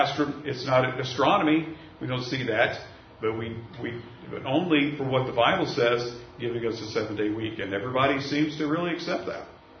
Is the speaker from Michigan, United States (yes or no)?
no; Oklahoma, United States; I'm from Oklahoma. We used to say dead as a doornail.